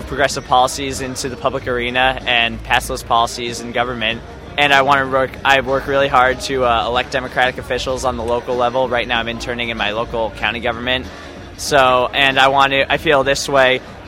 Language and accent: English; Upper Salford, New Jersey, United States; now in Baltimore, United States; I'm from Upper Salford, New Jersey, but I go to college in Goucher College, Baltimore, Maryland.